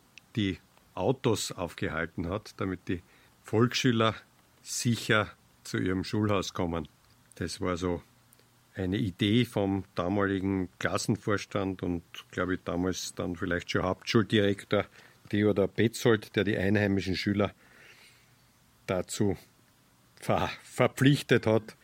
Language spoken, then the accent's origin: German; Bad Radkersburg, Styria, Austria; gebürtiger Bad Radkersburger und heute noch wohnhaft in Bad Radkersburg. Ich bin von 1972 bis 1976 in die Hauptschule Bad Radkersburg gegangen